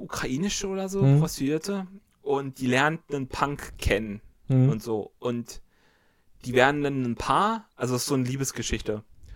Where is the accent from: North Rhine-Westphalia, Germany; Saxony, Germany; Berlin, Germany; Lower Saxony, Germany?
Berlin, Germany; als Berliner konnte ich mich da identifizieren